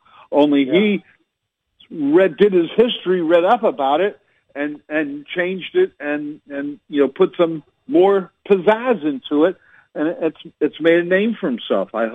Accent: Flemington, New Jersey, United States; I was born and raised in Flemington, New Jersey, on a dairy farm.

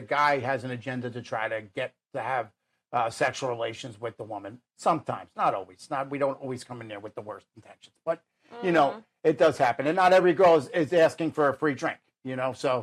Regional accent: New Jersey, United States; I'm from Jersey, so it's all the same thing, right?

